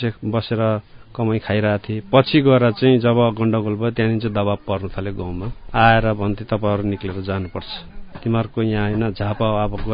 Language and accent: Nepali; Samchi, Samtse, Bhutan; now in Nepal; मेरो घर साम्ची भूटान हो। पहिलाको ब्लक पनि साम्ची नै बोल्छ र डिस्ट्रिक्ट पनि साम्ची नै बोल्छ। फिलहाल चाहिँ D4 निवासी हट नम्बर 4 बसेको छु।